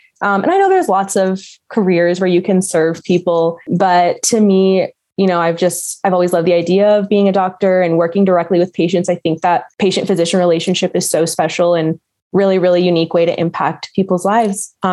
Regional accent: United States; And, you know, I was born in America. I grew up around American students and everything.

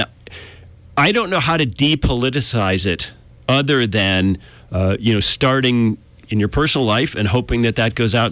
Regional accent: United States; I'm an American. You know, I'm a mutt.

